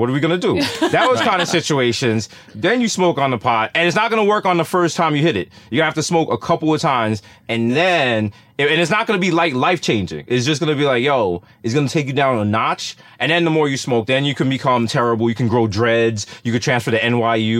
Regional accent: Bronx, New York, United States; And I was like, bro, I'm from the Bronx.

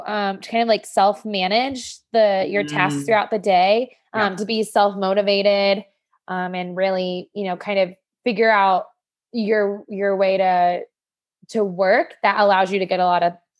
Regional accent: Ohio, United States; I'm from Ohio.

